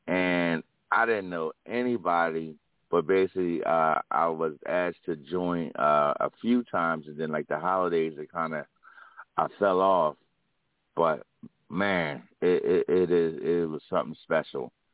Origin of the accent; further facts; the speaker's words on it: Philadelphia, Pennsylvania, United States; I know the city, I'm from Philly, moved to Delaware